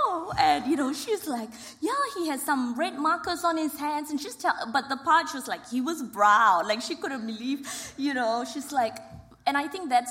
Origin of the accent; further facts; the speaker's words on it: Malaysia; we come from Malaysia